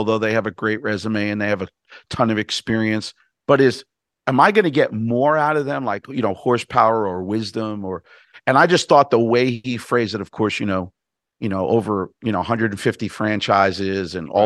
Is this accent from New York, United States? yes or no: yes; Brooklyn, New York, United States; now I'm from Brooklyn, so it could be, I don't want to come off crass